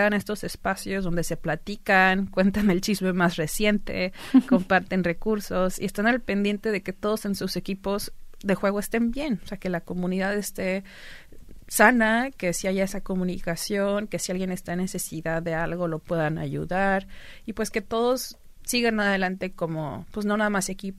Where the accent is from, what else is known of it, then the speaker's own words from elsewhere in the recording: Mexico; moved away as an adult; now in United States; yo nací y crecí en México, hasta que los 19 años fue que me mudé a los Estados Unidos.